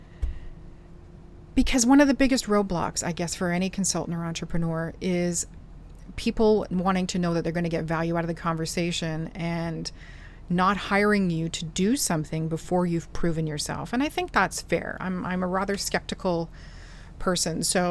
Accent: Canada; because I'm Canadian-y.

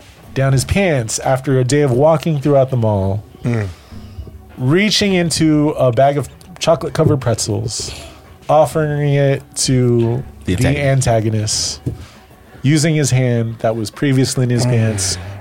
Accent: United States; I am an American, you know? Like, yes, I'm Filipino-American, but, like, my references, the way I think is American, you know?

